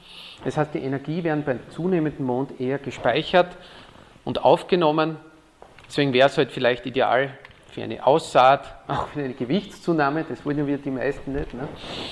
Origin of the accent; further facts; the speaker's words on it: Styria, Austria; born there; ich bin ja gebürtiger Steirer, also ich arbeite noch in meinem Kärntnerisch.